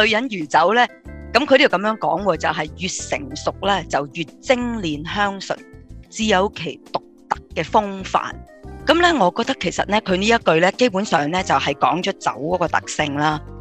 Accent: northern China, China; 咁因為我哋係北方人啦

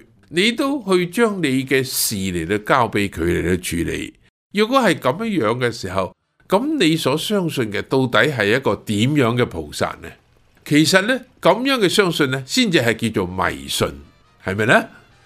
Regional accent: Guangdong, China; 我们广东人所谓黐线

